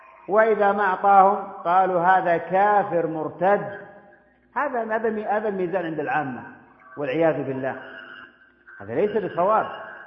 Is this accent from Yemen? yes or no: yes; Yemen; بلادنا اليمن السعيد، اليمن المبارك، أهل الحكمة والإيمان